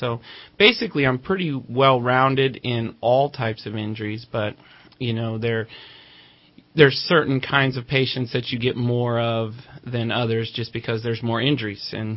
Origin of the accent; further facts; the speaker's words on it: Redding, California, United States; Well, most people would know I've grown up here, born and raised.